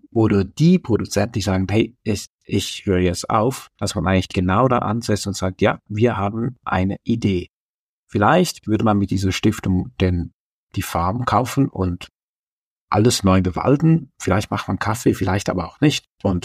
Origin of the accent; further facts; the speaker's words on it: Schaffhausen, Switzerland; accent: Northeastern Swiss dialect; So, und ich komme aus Schaffhausen. Ich rede wirklich einen astreinen Nordostschweizer Dialekt.